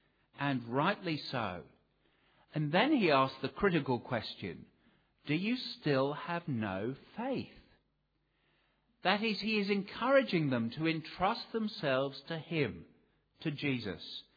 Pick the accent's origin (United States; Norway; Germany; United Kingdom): United Kingdom; England; I say it with a heavy heart as an Englishman